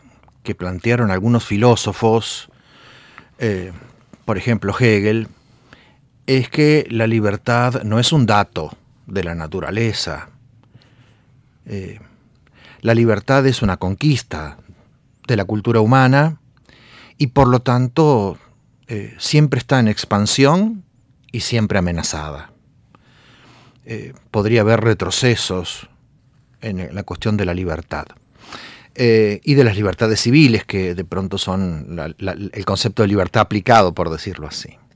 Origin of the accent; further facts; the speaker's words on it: Argentina; Costa Rica fue más radical que Argentina, porque si bien no hubo un movimiento de reforma universitaria tan beligerante como el de mi país natal